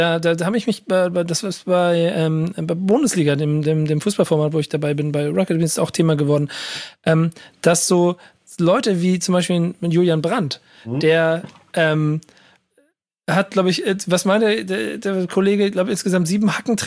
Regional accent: Bremen, Germany; das sage ich als Bremer

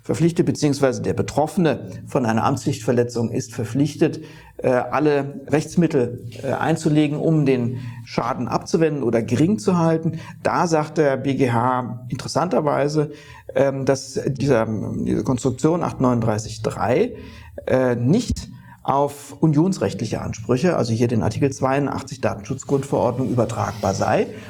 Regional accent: Bavaria, Germany; Man kann das nur als Franke ordentlich aussprechen.

